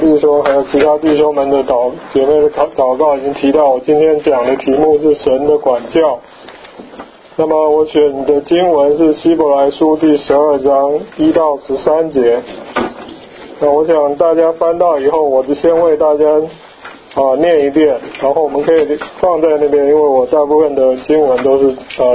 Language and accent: Chinese; Taiwan; 我不知道中国怎么样，就台湾小学生早上都要检查这个卫生习惯